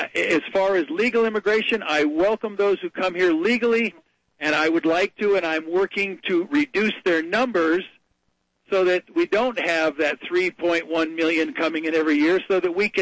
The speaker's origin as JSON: {"language": "English", "country": "United States", "said": "I never, ever call myself a German, Swedish American. That is so alien to me. I am an American. I bleed red, white, and blue. I'm a service brat. I lived on a base with my father as a U.S. Marine my whole life."}